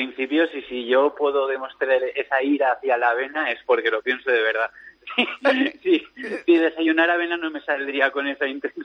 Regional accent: Tarragona, Catalonia, Spain; No, yo soy de Tarragona

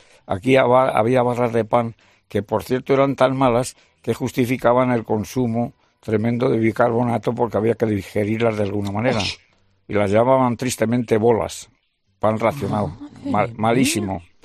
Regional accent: Castile and León, Spain; Ya, es que soy de Castilla la Vieja.

